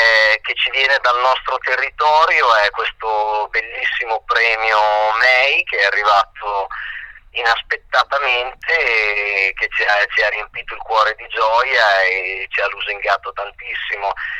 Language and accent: Italian; Meldola, Emilia-Romagna, Italy; io in particolare vengo da Meldola, che è una cittadina alla base della Valle del Bidente. È una cittadina molto, molto prolifera, diciamo molto ricca dal punto di vista dell'attenzione per tutto quello che è tradizionale